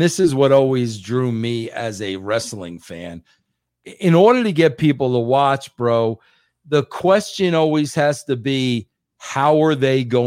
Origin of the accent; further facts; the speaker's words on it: New York City, New York, United States; being a New Yorker, they thought that I would be good for that show.